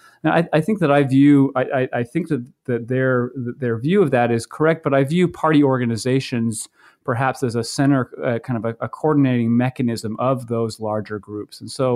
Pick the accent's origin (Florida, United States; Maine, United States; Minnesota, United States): Maine, United States; I grew up in Maine, and prior to going to graduate school, I worked on several campaigns in 2004 and 2006